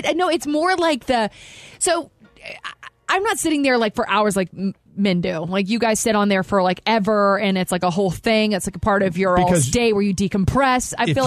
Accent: the South, United States; I mean, I grew up in the South.

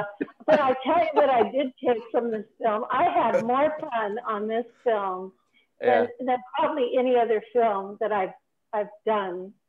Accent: Ireland; I believe in being a good soldier, and I'm Irish

